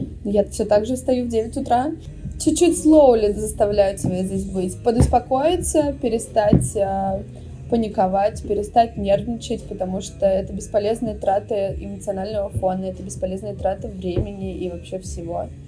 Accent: Uzbekistan; now in Russia; я приехала из Узбекистана, в Узбекистане мне говорили «русская, уходи», когда я приехала в Россию

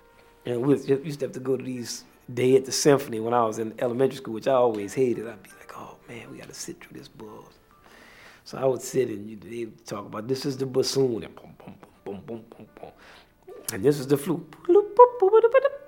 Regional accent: Kendall, Louisiana, United States; I grew up in Kendall, Louisiana. And they still had the ditches on the side of the street. It's country.

